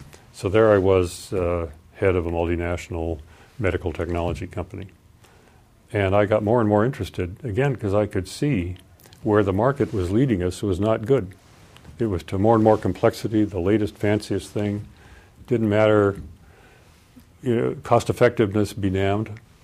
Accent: Seattle, Washington, United States; it resonated with me because I grew up in Seattle. I had a newspaper route up on Capitol Hill

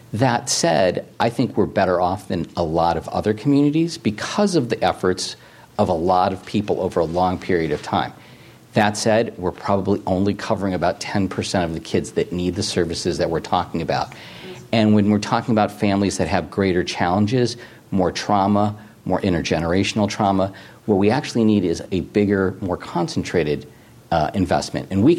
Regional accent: Midwest, United States; I grew up in the Midwest, so the foundation is a basement.

